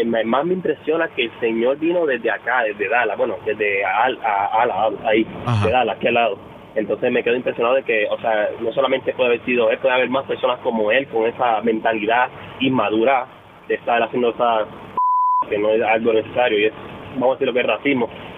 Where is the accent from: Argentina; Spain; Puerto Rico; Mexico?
Puerto Rico; Yo soy originario de Puerto Rico.